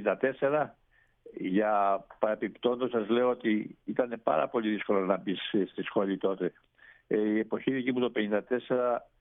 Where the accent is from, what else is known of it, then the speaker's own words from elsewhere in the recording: Hydra, Attica, Greece; now in Piraeus, Greece; Εγώ είμαι από την Ίδρα, γεννημένος και μεγαλωμένος στην Ίδρα.